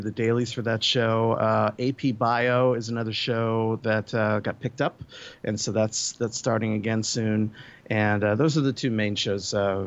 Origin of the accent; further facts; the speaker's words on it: Azusa, California, United States; also born or lived in Philadelphia; Well, I was mostly raised in Azusa, California, but I was born in Philadelphia.